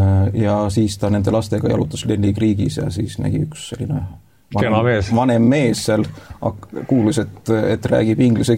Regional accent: Hellamaa, Saare County, Estonia; born there; mina sündisin Hellamaal ja noh, nagu ma ütlesin, et selline sega perekonnas, kus on juured rahvusvahelises perekonnas, kus on juured Hiiumaalt, Köönastult, Sõrvest ja Muhumaalt.

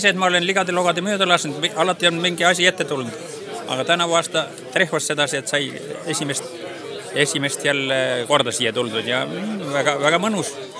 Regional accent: Muhu, Saare County, Estonia; ma olen ikka põline muhulane kogu aeg. Muhumaa peal seal

